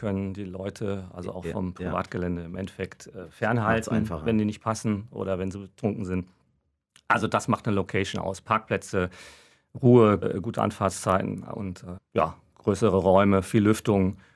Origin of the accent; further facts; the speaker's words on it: Düsseldorf, North Rhine-Westphalia, Germany; Ja, ich denke Düsseldorf, Königsallee, ne, ich bin ja Düsseldorfer